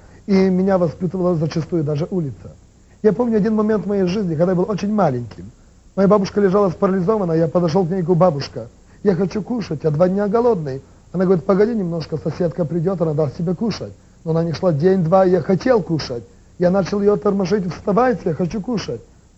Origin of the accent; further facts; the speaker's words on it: Western Ukraine, Ukraine; first language Ukrainian; Russian is a second language; мне немножко тяжелее будет говорить на русском, потому что я из западной Украины, и моим родным языком есть украинский.